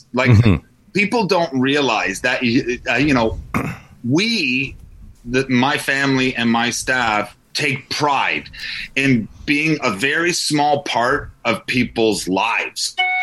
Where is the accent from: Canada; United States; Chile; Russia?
Canada; Toronto, Ontario; Like my brothers and I, we grew up in the West End. I was born at St. Joe's